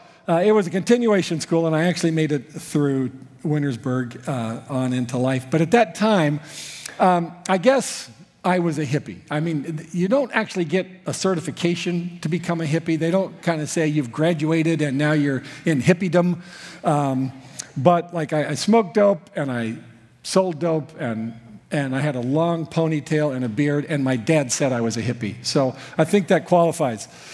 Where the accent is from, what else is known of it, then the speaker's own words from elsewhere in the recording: Long Beach, California, United States; I mean, I grew up in Long Beach. I went to Milliken High School in Long Beach.